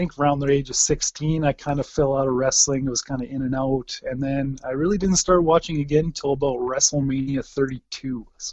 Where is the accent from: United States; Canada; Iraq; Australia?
Canada; Vauxhall, Alberta; I grew up in Vauxhall, Alberta, about 20 minutes north of Taber, Alberta.